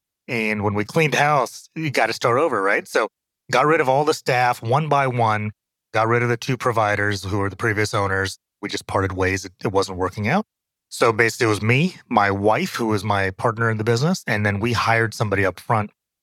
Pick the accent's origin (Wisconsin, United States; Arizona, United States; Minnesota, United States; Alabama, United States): Arizona, United States; Phoenix; also born or lived in Brooklyn; So I grew up in Phoenix, Arizona. I was born in Brooklyn.